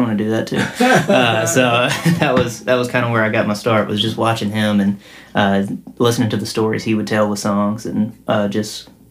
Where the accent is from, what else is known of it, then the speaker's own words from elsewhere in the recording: Paducah, Kentucky, United States; I had some great musicians on it from Paducah, Kentucky, my hometown, and got to pull in some hometown folks.